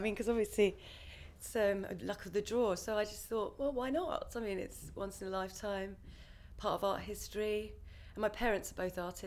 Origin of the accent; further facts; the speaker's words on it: Tolworth, London, United Kingdom; born there; I'm 27, and I was born actually in Tolworth, but I live now in London, and I have lived in London for a long time.